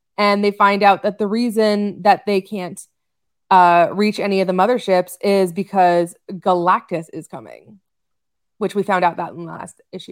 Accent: New York, United States; I mean, let me tell you, I grew up on Long Island and good luck if you're trying to get off that island

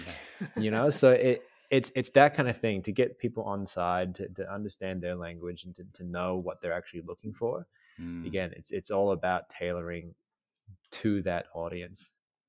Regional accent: Christchurch, Canterbury, New Zealand; also born or lived in United States; Yeah. So I grew up there. We moved from the States when we were 10. So I grew up in Christchurch.

